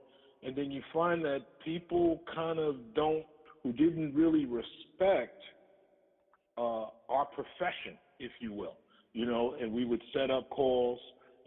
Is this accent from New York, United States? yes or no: yes; New York City, New York, United States; I'm from Harlem.